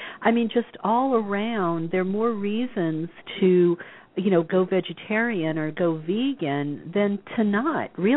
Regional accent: Louisiana, United States; here in California, you know, this is a popular thing, but believe me, I come from Louisiana.

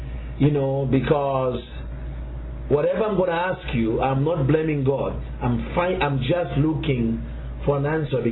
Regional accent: Zambia; now in South Africa; I'm originally from a country in Africa called Zambia, mm-hmm, which is in Central Africa, not very far from the South Africa. You know, and so that's where I was born. But in 1994, I moved to South Africa

